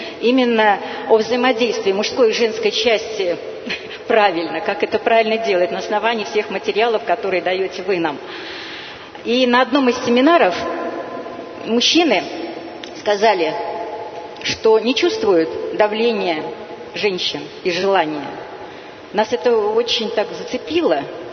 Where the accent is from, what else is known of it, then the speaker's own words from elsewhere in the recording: Kaluga, Kaluga Oblast, Russia; из Калуги. Я занимаюсь сейчас в виртуальной группе.